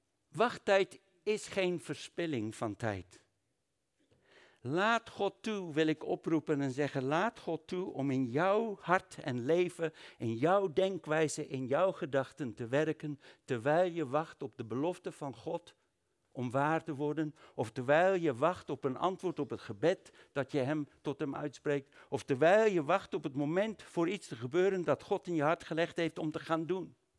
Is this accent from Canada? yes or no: no; South Africa; pa, ik ben een Zuid-Afrikaan.